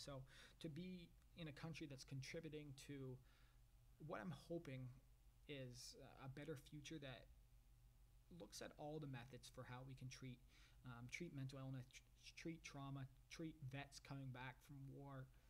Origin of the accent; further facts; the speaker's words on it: Canada; it's a statement that I, as a Canadian, am proud to make.